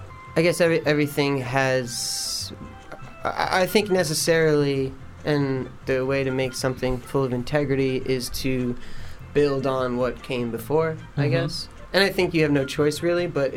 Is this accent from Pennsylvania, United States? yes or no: no; New York City, New York, United States; I'm a New Yorker, and I'm used to, like, playing the States and stuff